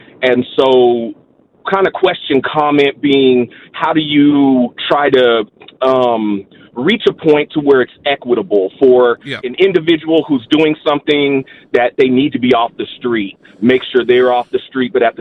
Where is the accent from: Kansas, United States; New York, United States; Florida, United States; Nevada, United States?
Nevada, United States; Las Vegas; I'm from Vegas. I'm African-American, I'm educated, conservative as well.